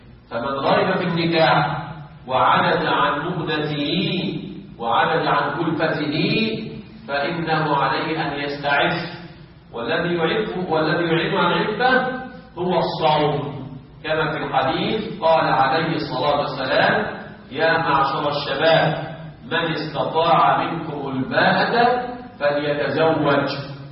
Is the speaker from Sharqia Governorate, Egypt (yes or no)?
yes; Sharqia Governorate, Egypt; لكن في بلادنا الشرقية المهور غالية جدا